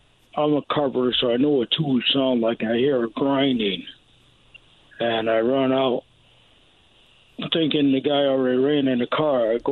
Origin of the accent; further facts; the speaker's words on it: Bridgeport, Connecticut, United States; now in Milford, United States; I'm from Bridgeport. I lived in Milford for 28 years now.